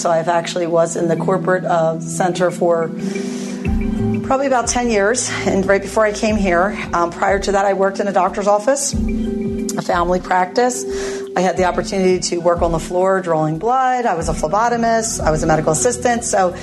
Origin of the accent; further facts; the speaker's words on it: Pennsylvania, United States; I'm from Delaware County, so that's where I wanted to serve.